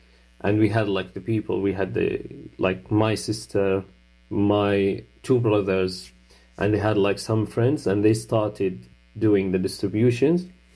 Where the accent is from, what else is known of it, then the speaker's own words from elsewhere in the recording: Gaza, Gaza Strip, Palestine; now in Manchester, United Kingdom; I am a Palestinian from Gaza, and I'm based in Manchester.